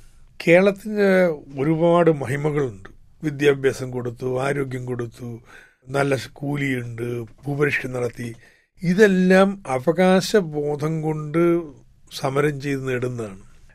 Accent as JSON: {"language": "Malayalam", "town": "Kottappuram", "region": "Kerala", "country": "India", "tie": "born or raised there", "said": "ഞാൻ ജനിച്ചത് കോട്ടപ്പുറത്താണ്. എൻ്റെ അമ്മയുടെ വീട് കോട്ടപ്പുറത്താണ്. കോട്ടപ്പുറം കോട്ടയുടെ തൊട്ടിപ്പുറത്താ എൻ്റെ വീടുണ്ടായിരുന്നത്. ഞങ്ങളെ കോട്ടയക്കാരനെ വിളിക്കാം."}